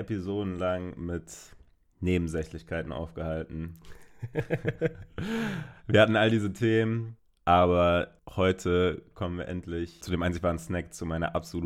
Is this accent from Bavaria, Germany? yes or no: no; Karlsruhe, Baden-Württemberg, Germany; Die Eisdiele in meiner Heimat, in Karlsruhe bei mir um die Ecke